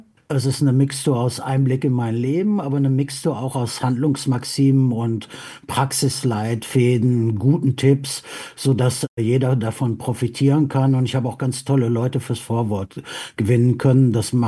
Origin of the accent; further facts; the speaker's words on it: Winterberg, North Rhine-Westphalia, Germany; Ich bin ja im Sauerland, im Winterberg im Sauerland aufgewachsen.